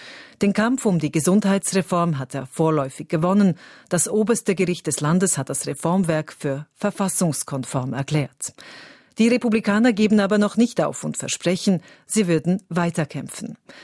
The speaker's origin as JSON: {"language": "German", "country": "Switzerland", "said": "Also bei uns in der Schweiz ist das ja ganz anders."}